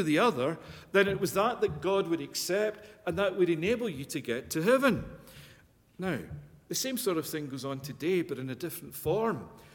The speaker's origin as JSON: {"language": "English", "region": "Scotland", "country": "United Kingdom", "tie": "born or raised there", "said": "I can remember growing up in Scotland that myself and my friends"}